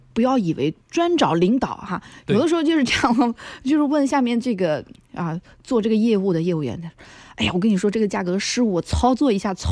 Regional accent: China; 我们中国人的社会已经不光光是在办很多事，就买东西要托关系的这种程

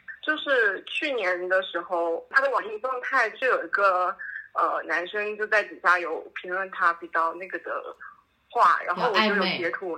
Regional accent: Jiangsu, China; now in Lanzhou, China; 我老家在江苏，但是我现在在兰州，贼好玩的地方，好多好吃的

